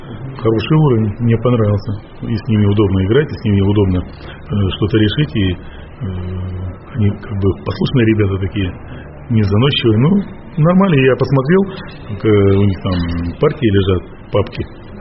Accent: Russia; все американцы и мы из России.

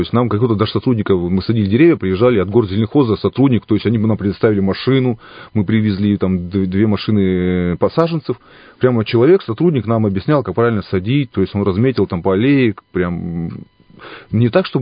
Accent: Kirensk, Irkutsk Oblast, Russia; работал в организации там по заготовке леса в деревне своей, я родом из Киринска

